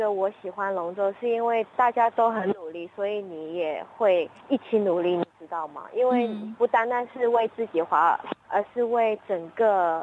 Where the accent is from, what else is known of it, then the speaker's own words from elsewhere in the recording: China; 因为我们都是中国人嘛，